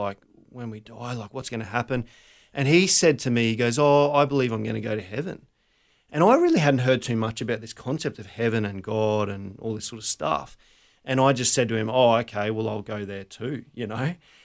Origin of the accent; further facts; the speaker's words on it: Brisbane, Queensland, Australia; So born and raised in Brizzy. Always been here, love mm-hmm. Brizzy.